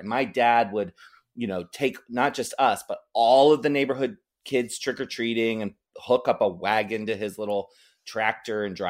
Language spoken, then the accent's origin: English; Maryland, United States; now in San Francisco, United States; I grew up in Maryland, so he won't fly out for my big, you know, drag shows at the Castro Theater